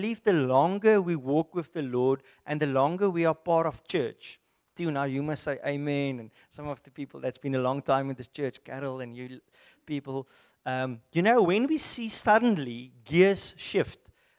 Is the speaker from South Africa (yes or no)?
yes; South Africa; first language Afrikaans; English is a second language; although Afrikaans is my first language, I'm thankful that I can read it in English to you